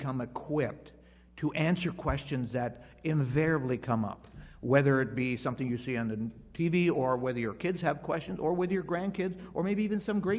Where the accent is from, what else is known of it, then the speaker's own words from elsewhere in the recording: Woodbridge, Ontario, Canada; also born or lived in Milton / Sarnia / Scarborough; I grew up actually in Ontario. I was born in Schaumburg, Ontario. I grew up in Woodbridge, and then my moved to Milton